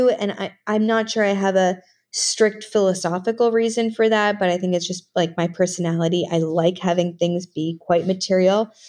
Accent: New York, United States; So I grew up in New York, but my mother took me every weekend and without the intent of me becoming an artist, took me every weekend to museums.

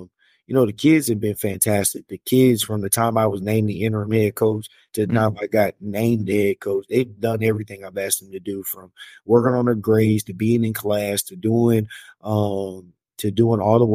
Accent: Villa Rica, Georgia, United States; I'm from Villarica, Georgia. I'm born and raised there. I graduated from Villarica High School.

